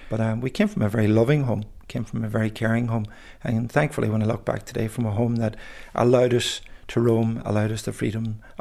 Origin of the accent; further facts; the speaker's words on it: Ulster, Ireland; Growing up in Donegal